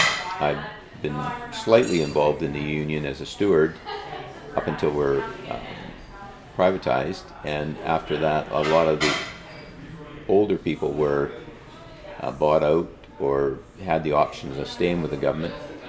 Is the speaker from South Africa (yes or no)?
no; Royston, British Columbia, Canada; I grew up in Royston.